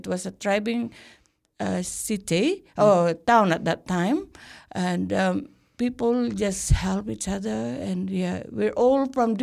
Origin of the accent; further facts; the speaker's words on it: Mindanao, Philippines; moved away as an adult; Well, I came out from Mindanao in the Philippines, I was, at that time when I come out, before I come out here